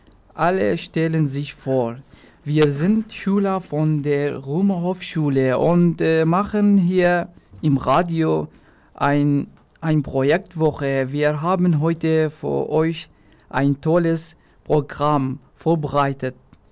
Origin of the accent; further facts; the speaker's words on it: Syria; German is a second language; moved away as an adult; now in Germany; Ich komme aus Syrien. Ich bin 24 Jahre alt. Ich bin seit 2,5 Jahren in Deutschland.